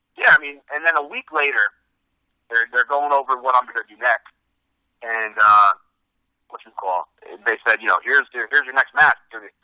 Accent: Belleville, New Jersey, United States; It was in my hometown where I was born, in Belleville, New Jersey. So it was, like, really... a homecoming of sorts. We did it at Belleville High School.

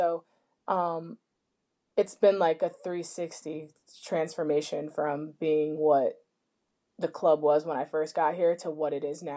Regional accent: Bedminster, New Jersey, United States; growing up there, I grew up in Bedminster, but I actually went to a high school. There was like a couple towns together that went to the same high school called Bernards High School. So it's more of like a uppity area where people are pretty well off.

